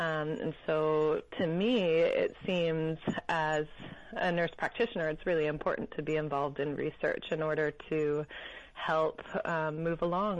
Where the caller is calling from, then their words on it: Salt Spring Island, British Columbia, Canada; So I'm calling from afar. So I live on Salt Spring Island, BC, in the Southern Gulf Islands, just off of Vancouver.